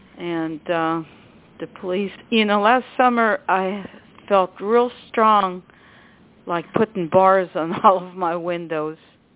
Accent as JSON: {"language": "English", "region": "New York", "country": "United States", "tie": "born there", "also_born_or_lived": "Tennessee / Arkansas / Los Angeles", "lives_now": "Dayton, United States", "said": "Well, I was born in New York, and I lived in Dayton, Ohio, Tennessee, Arkansas, Los Angeles."}